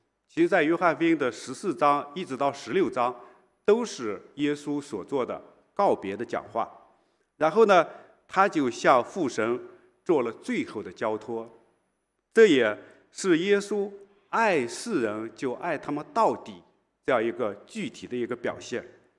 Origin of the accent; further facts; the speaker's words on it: China; now in Singapore; 当他们听说我是从中国来，在新加坡已经待了大概十多年